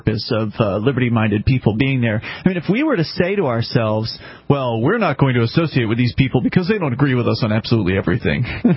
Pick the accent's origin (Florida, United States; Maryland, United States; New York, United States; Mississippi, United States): Florida, United States; Actually, we're all up from Florida.